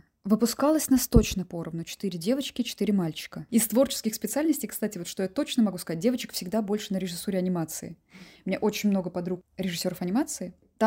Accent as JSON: {"language": "Russian", "town": "Samara", "region": "Samara Oblast", "country": "Russia", "lives_now": "Saint Petersburg, Russia", "said": "Да, я из Самары."}